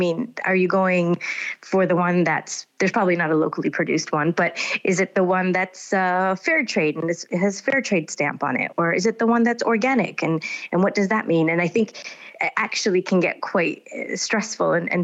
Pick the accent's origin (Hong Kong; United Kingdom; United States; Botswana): United States; And then it's a combination of my parents who grew up in the UK and then overlaid with a third dimension of me growing up in the US.